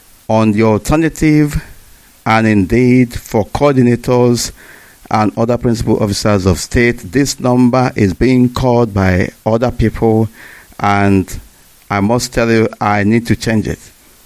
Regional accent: Abatete, Anambra, Nigeria; I am the deputy leader of Indigenous People of Biafra, and I am from Abatete. Abatete is in Idemili North, Biafra land.

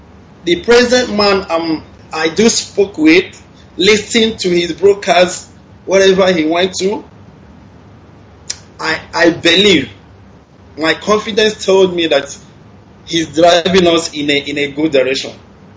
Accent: Imo, Nigeria; now in Dubai, United Arab Emirates; From Imo State, Mbaise State.

